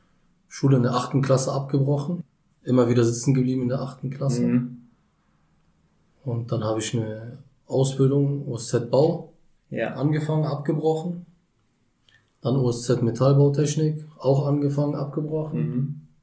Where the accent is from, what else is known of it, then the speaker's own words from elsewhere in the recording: Berlin, Germany; born there; Ich bin in Berlin geboren.